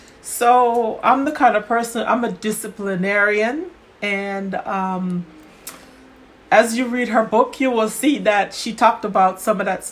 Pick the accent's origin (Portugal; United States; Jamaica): Jamaica; Oh, yeah. I'm from Jamaica